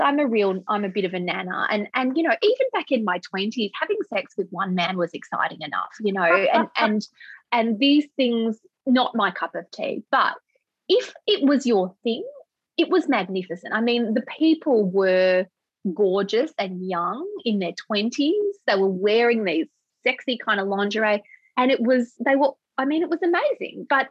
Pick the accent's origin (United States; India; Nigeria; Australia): Australia; Melbourne, Victoria; We're from Melbourne